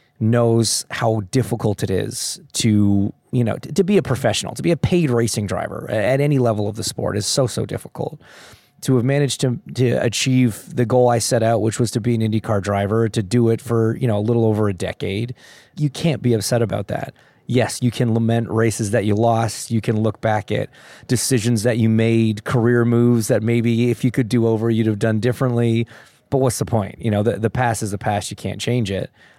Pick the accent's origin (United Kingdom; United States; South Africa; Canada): Canada; Toronto, Ontario; I grew up a kid in Toronto.